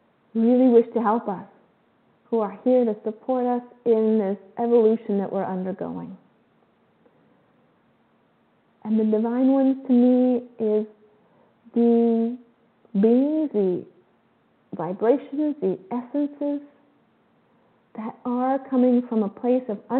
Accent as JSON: {"language": "English", "country": "Canada", "lives_now": "Costa Rica", "said": "I'm Canadian and I'm currently in Costa Rica."}